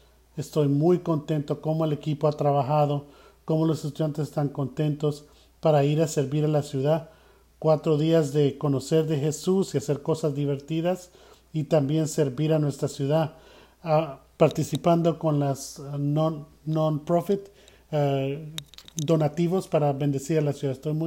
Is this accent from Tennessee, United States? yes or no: yes; Nashville, Tennessee, United States; Yo vine de Nashville, Tennessee. Mi familia vive acá y estoy visitándolos a ellos.